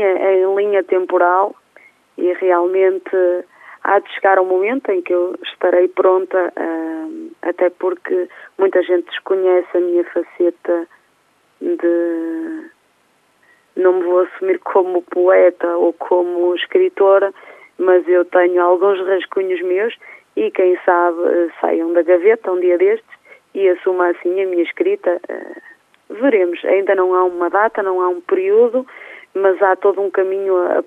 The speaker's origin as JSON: {"language": "Portuguese", "town": "Barcelos", "region": "Braga", "country": "Portugal", "said": "Ora bem, ó gente da minha terra, o convite está anunciado."}